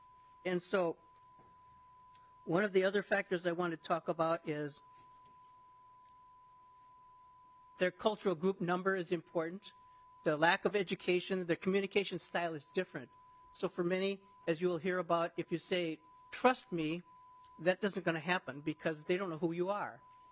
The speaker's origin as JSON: {"language": "English", "town": "St. Paul", "region": "Minnesota", "country": "United States", "tie": "born or raised there", "said": "And I grew up in St. Paul, and my father was a PhD chemical engineer for 3M."}